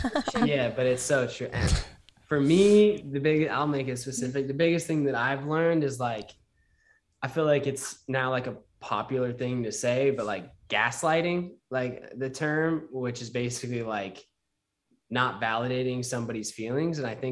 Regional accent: Utah, United States; I was raised in Utah. I'm not LDS myself, but like a lot of the people that I were around was LDS.

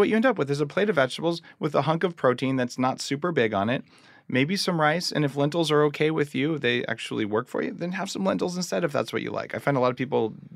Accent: New Mexico, United States; I grew up in New Mexico. We eat red chili and green chili, and like it's delicious

